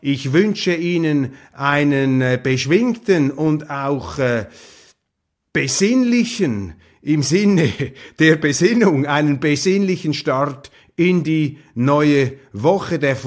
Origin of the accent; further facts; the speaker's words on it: Switzerland; Und deshalb ist es unsere Aufgabe als Schweizer, ist es Ihre Aufgabe, hier das Rückgrat zu sein, das unseren Politikern derzeit fehlt.